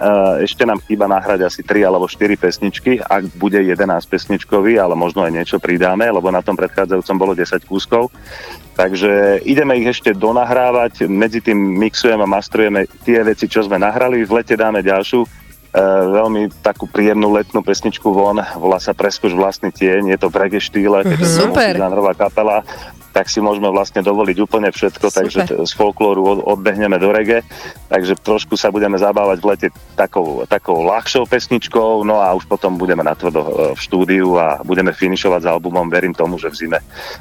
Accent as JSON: {"language": "Slovak", "town": "Žarnovica", "region": "Banská Bystrica Region", "country": "Slovakia", "said": "ja som zo Žarnovici, mestečko na strednom Slovensku a máme tu Štiavnické vrchy v okolí."}